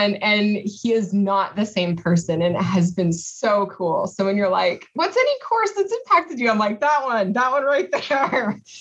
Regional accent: Scotland, United Kingdom; I'm white, but I'm a Scotsman

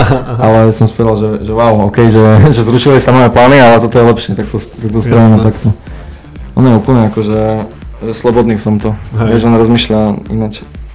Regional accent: Michalovce, Košice Region, Slovakia; my sme z Michaloviec, a teraz som sa spoznal s ľuďmi z Michaloviec

